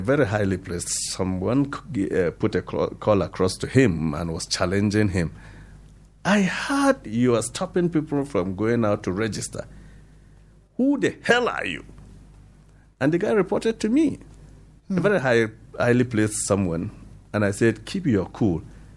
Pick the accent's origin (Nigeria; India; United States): Nigeria; So the president, by right, as a Nigerian, I am asking, as a Nigerian, not representing anybody, but representing myself and my interest